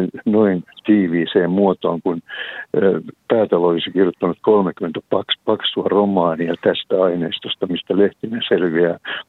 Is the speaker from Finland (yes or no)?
yes; Helsinki, Uusimaa, Finland; born there; kun asun synnyin seudulla, niin Kalliossa, niin tässähän on nytkin näin ikkunastani meren.